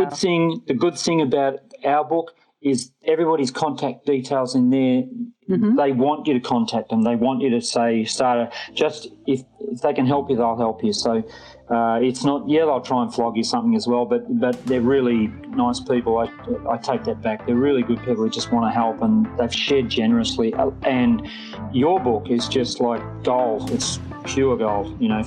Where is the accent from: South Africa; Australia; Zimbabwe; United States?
Australia; now in United Kingdom; I'm an Aussie, but I live in the UK